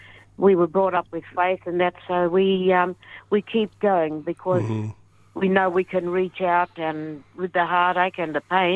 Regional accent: Western Australia, Australia; Yes, I'm from Goring, down at Noangrup. I was born in Noangrup, that's my hometown. I have connections to Manang, right around to Tullerup, Israelite Bay.

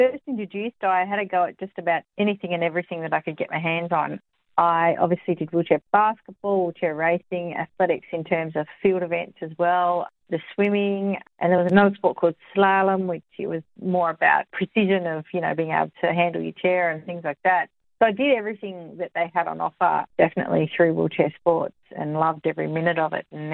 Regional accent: Western Australia, Australia; Yeah, I grew up in Western Australia, was born in Subiaco there

